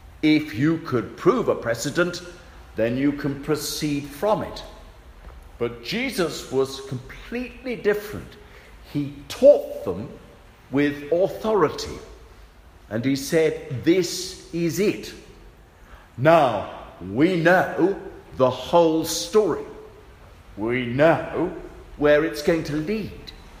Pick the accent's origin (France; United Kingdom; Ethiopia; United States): United Kingdom; England; In my country, being English, we find it difficult to talk about our feelings.